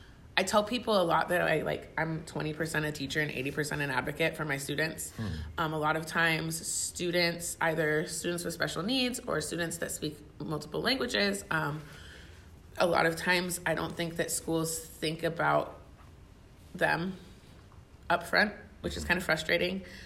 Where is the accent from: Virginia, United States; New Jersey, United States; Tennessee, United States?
Tennessee, United States; also born or lived in Oregon; So I was born in Oregon, but I grew up in Tennessee.